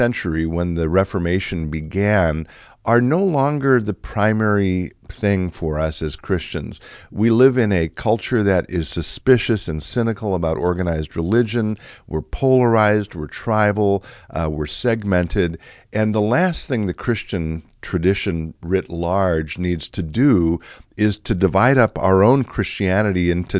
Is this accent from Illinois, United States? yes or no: yes; Illinois, United States; I grew up Lutheran outside of Chicago, by the way, so I have that in common with the Pope as well